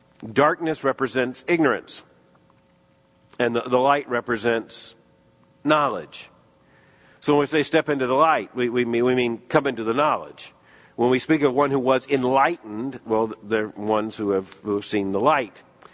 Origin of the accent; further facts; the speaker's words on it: Florida, United States; Now, if you're a little boy growing up in Florida, fairly rural community, having a single elderly lady next door named Miss Van Eiderstein was just great.